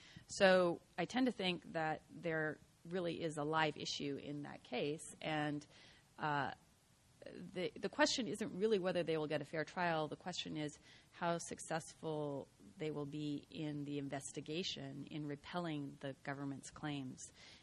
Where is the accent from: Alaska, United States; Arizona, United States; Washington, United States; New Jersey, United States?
Washington, United States; Seattle; Well, I grew up in Seattle in a part of the city where there's a very strong Asian community.